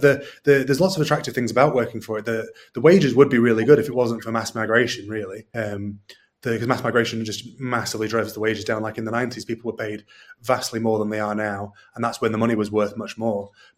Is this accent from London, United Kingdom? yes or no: yes; London, United Kingdom; also born or lived in Oldham / Suffolk; I grew up in London, and then I moved to Oldham. And Oldham is like a heavily Pakistani Bangladeshi area, as well as white.